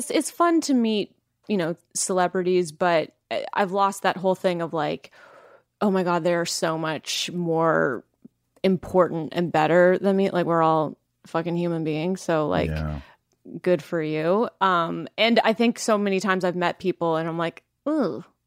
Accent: Langley, British Columbia, Canada; I am from Langley.

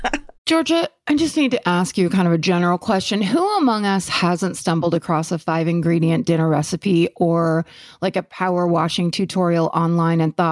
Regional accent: Claremont, Western Australia, Australia; I grew up in Claremont in Western Australia

